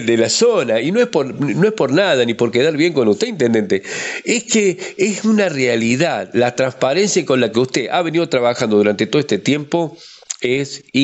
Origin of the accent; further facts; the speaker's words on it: Córdoba, Argentina; now in Santa Rosa de Calamuchita, Argentina; yo soy una persona que vengo de Córdoba, conocí a mi mujer de aquí de Santa Rosa que a lo muchito me vienen para acá.